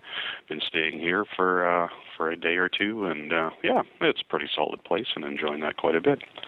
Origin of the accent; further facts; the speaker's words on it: Abbotsford, British Columbia, Canada; I come from Abbotsford, British Columbia, and I enjoy your podcast quite a bit.